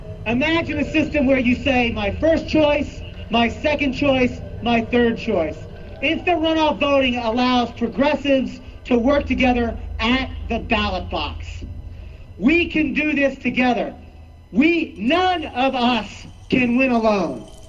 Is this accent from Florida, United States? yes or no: no; Texas, United States; that's right, I'm from Texas. I'm going to own that right now. I'm from Texas, and I'm here to make amends.